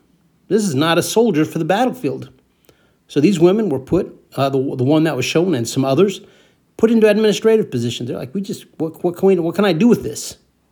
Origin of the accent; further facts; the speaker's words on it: California, United States; moved away as an adult; now in Ukraine; Now, I grew up, I've lived the last 10 years in Ukraine. I grew up in California.